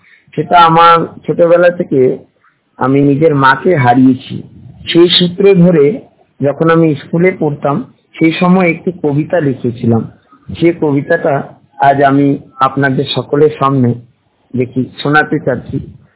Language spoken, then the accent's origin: Bangla; Siliguri, West Bengal, India; আমার বাড়ি শিলিগুড়িতে।